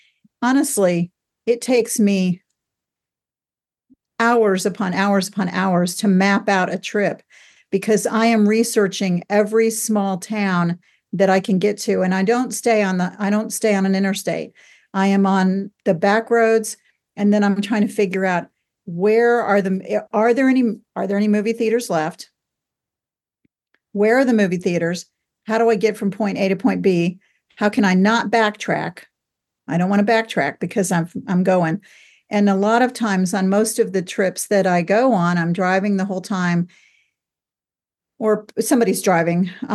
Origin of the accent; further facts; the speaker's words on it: Largo, Florida, United States; I grew up in Largo, and we had a Kwanzai Hut theater in Largo that had a metal roof.